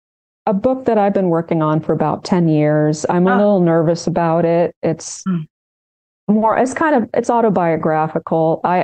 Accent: Jeddah, Makkah Province, Saudi Arabia; So as much as I was a young girl memorizing Quran and living in the city of Jeddah, my hometown, we were very isolated from the West.

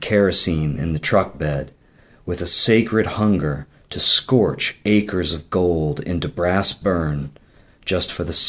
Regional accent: Richmond, Virginia, United States; I grew up in Virginia, and I grew up in Richmond, but we also had a home down on the Rappahannock River.

